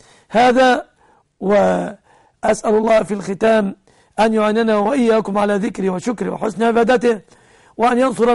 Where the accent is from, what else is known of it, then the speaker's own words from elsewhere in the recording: Egypt; أن يحفظ بلادنا مصر آمنة مطمئنة